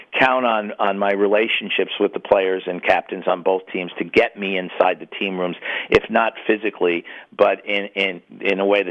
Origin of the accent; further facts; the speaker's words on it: United States; Obviously, I'm an American. I'm happy when the Americans win